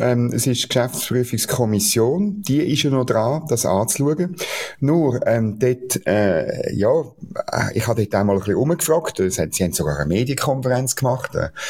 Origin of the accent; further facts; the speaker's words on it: Switzerland; als Schweizer